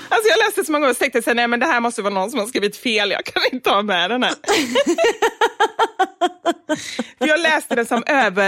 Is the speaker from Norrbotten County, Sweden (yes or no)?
no; Gothenburg, Västra Götaland County, Sweden; trots att det bara är jag som är göteborgare